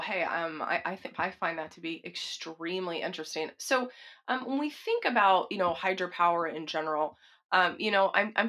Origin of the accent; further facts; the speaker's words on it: Texas, United States; Well, I'm not sixth generations, but I'm from Texas.